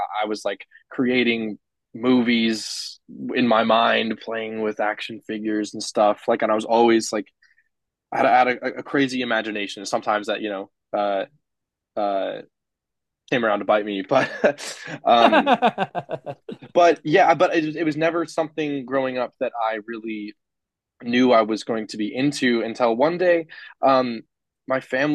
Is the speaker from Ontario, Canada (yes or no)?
no; Calgary, Alberta, Canada; now in London, United Kingdom; I am from Calgary, Alberta, Canada, and I am currently, as you said, playing Josh in Clueless the Musical on the West End. I'm just a Canadian doing what I can, living it up in London.